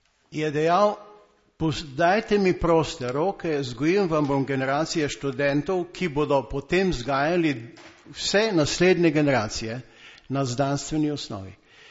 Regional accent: Ptuj, Drava, Slovenia; Jaz sem iz Ptuja doma, iz tiste podravske regije, ki beleži skoraj 19 oziroma od 17 do 19% brezposelnost.

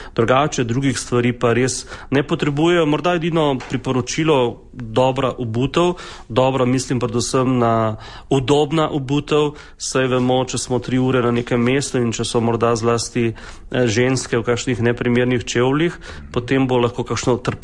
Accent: Maribor, Drava, Slovenia; Zdaj, kot Mariborčan, lahko rečem

